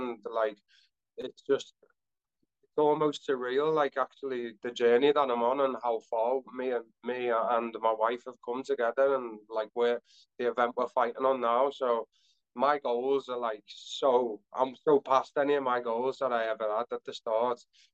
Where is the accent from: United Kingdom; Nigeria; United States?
United Kingdom; England; moved away; when I moved away from England, I moved away for like a number of issues that I was having back then.